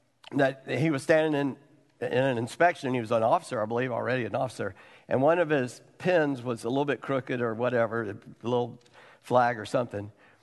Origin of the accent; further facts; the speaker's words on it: South Carolina, United States; English is a second language; As I said, I grew up in South Carolina, so English, I took that as a second language.